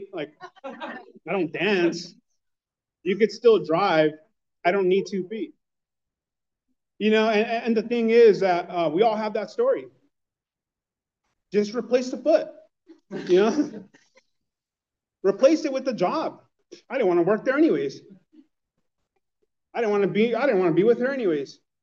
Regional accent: East Los Angeles, California, United States; now in Riverside, United States; But I am from East LA, and I moved out to Riverside.

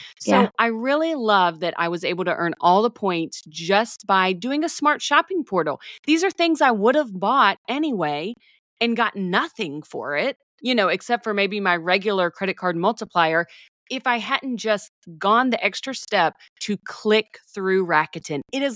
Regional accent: South Carolina, United States; I grew up in South Carolina, everybody.

